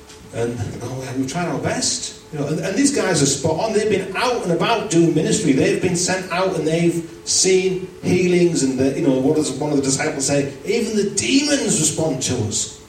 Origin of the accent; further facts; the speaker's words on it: United Kingdom; We're British. We are from a feasting culture.